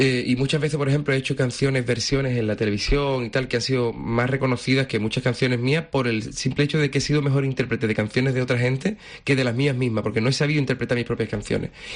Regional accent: Cádiz, Andalusia, Spain; now in Madrid, Spain; yo pues soy de Cádiz, que vivo en Madrid desde hace tiempo, que mi vida, mi pueblo, la forma de ver la vida mía.

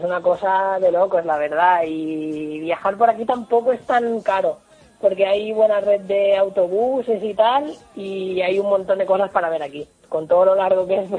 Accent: Barcelona, Catalonia, Spain; now in Chile; aunque sea de Barcelona

